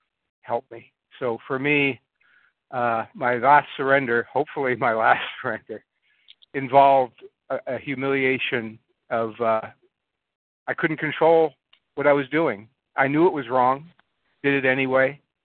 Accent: California, United States; I'm from the, I'm from the land of Mickey Mouse in Southern California.

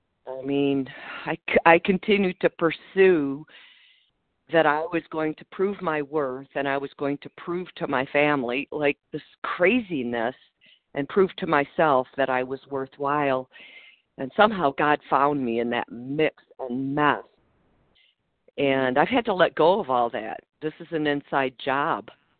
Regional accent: Michigan, United States; now in California, United States; Good morning. I'm from Michigan.

